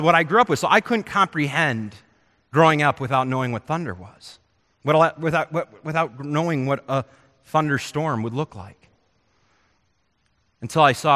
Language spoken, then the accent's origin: English; Arizona, United States; I grew up in Arizona. Arizona has massive thunderstorms during monsoon season.